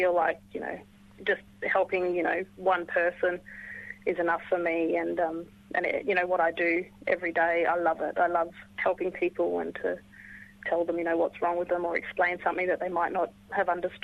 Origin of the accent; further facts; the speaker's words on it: Port Hedland, Western Australia, Australia; I was born and bred in Port Hedland, and I'm a Nyalamo Jabundi woman with links to Nyunyul and Ningana country.